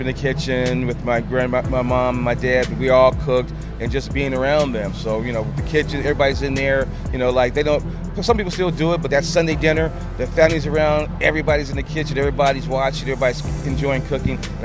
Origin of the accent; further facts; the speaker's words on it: Los Angeles, California, United States; now in Birmingham, United States; Well, I am from Los Angeles. I've been in Birmingham 3.5 years.